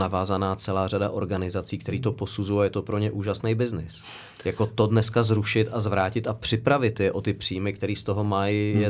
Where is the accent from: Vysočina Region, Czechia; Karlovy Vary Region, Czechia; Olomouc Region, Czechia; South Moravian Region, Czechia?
Karlovy Vary Region, Czechia; also born or lived in Prague; Ne, já jsem se narodil v Praze, ale pak nás přestěhovali do toho pekla kousíček od Karlových Varů.